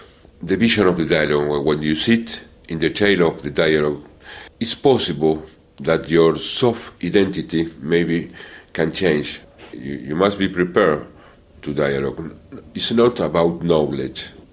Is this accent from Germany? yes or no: no; Argentina; Many years is possible, another year is not, because we are Muslim from Argentina. My culture is Argentine culture. It's not Iranian culture or Arabic culture.